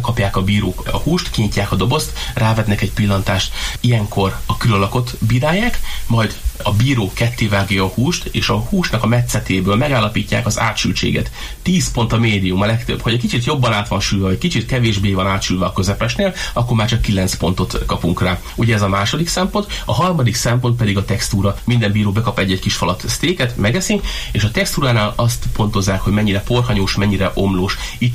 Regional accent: Hungary; tavaly, mikor kikerültem egyedüli magyarként, indultam a világbajnokságon

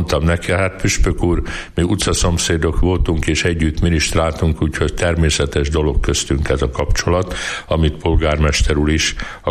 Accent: Székesfehérvár, Fejér, Hungary; born there; Én 1953-ban Székesfehérváron születtem.

